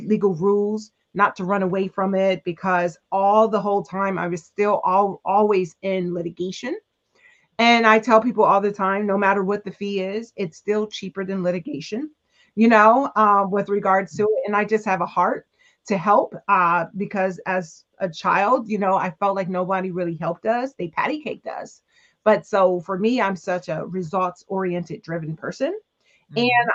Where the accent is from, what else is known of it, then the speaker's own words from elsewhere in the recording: Harrisburg, Pennsylvania, United States; So I'm actually from Harrisburg, Pennsylvania. I'm one of eight girls.